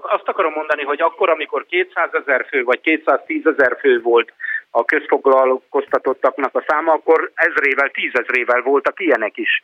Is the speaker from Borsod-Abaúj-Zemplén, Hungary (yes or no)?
no; Eger, Heves, Hungary; én egyébként egri vagyok